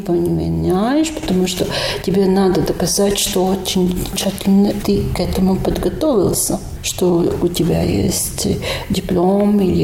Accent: Courland, Latvia; Но я курляндка. Моя мама курлянка, моя бабушка вообще родилась курлянкой.

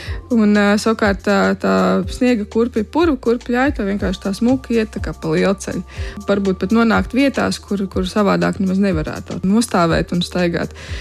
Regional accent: Limbaži Municipality, Latvia; Es pati esmu no Limbažu novada, un mums ir 43 purvi

